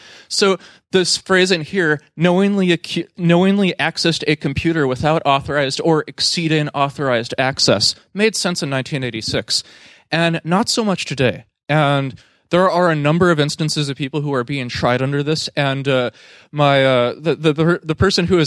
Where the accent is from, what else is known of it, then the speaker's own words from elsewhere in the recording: California, United States; I'm coming from the San Francisco Bay Area, and there's some really bad wealth inequality issues going on there right now